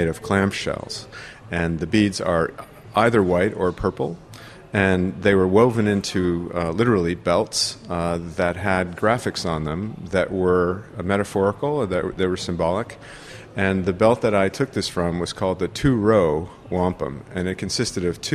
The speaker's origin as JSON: {"language": "English", "country": "United States", "said": "I'm American, but the reserve is, you know, that's the complications of being native and borders being formed in territories that weren't bordered before"}